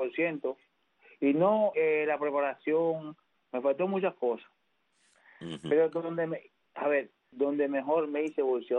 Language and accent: Spanish; Dominican Republic; Ya es a Santo Domingo, ya me siento en mi tierra.